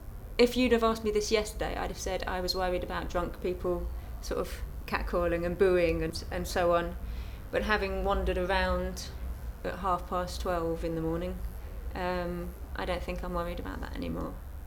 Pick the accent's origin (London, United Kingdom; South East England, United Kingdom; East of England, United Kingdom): East of England, United Kingdom; now in Liverpool, United Kingdom; I live in Liverpool, I have for 10 years. Before that, I grew up in Hertfordshire. And my date of birth is 4th of October 1977.